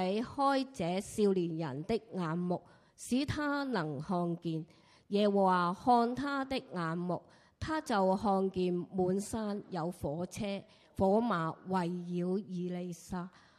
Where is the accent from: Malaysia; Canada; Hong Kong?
Hong Kong; 咁我身為香港人都會望下啊呢件事發生咗啦